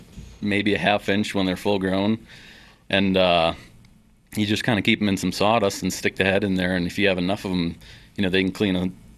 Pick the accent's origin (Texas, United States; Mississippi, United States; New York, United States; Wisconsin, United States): Wisconsin, United States; also born or lived in Nebraska; Sure, yeah. I'm originally from Nebraska, but grew up in Wisconsin.